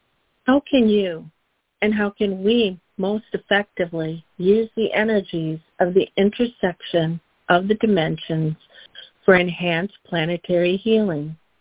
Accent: Wisconsin, United States; from Wisconsin, and today is Thursday, March 23, 2023.

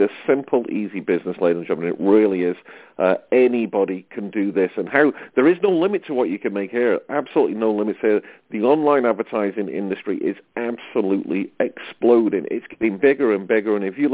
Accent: United Kingdom; I'm a Brit, so I'm going to promote Britain

